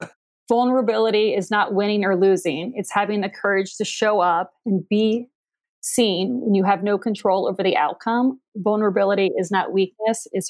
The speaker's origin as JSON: {"language": "English", "town": "Dunedin", "region": "Florida", "country": "United States", "tie": "born or raised there", "also_born_or_lived": "New York City", "said": "So I was born and raised in Dunedin, and after 18 years living in New York City, I've been back working in St. Pete for 2 years, but I live up in Bel Air."}